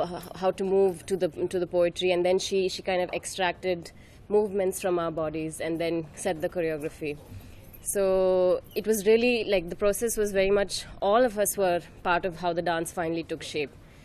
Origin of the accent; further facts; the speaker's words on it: Kerala, India; English is a second language; I'm from Kerala, which is down south.